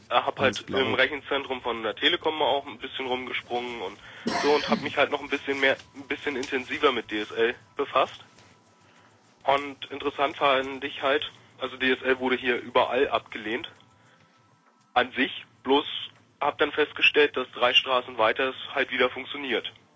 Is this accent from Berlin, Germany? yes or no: yes; Berlin, Germany; Das Problem ist bloß, ich komme aus der Opal-Wüste Marzahn.